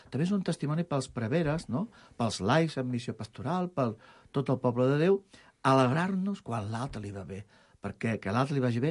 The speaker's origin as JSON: {"language": "Catalan", "town": "Barcelona", "region": "Catalonia", "country": "Spain", "tie": "born or raised there", "said": "Jo sóc d'aquí, de Barcelona, i de família immigrada. Van venir els meus pares de Granada, vaig néixer jo aquí a Barcelona, i la família estem aquí radicats i instal·lats aquí. I aquí vaig créixer i visc a la família, tenim la tinc a Cornellà de Llobregat."}